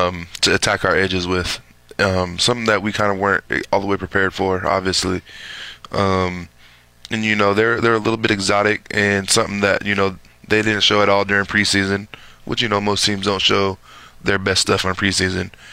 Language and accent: English; Phoenix, Arizona, United States; also born or lived in Fresno; I grew up in Arizona, Phoenix area. Went to, high school in Phoenix and then transferred to Scottsdale. Then went out to Cali.